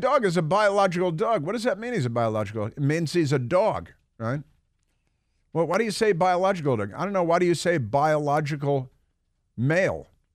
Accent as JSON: {"language": "English", "region": "Midwest", "country": "United States", "said": "I'm an American from the Midwest, and I think that it was a lot of fun to watch."}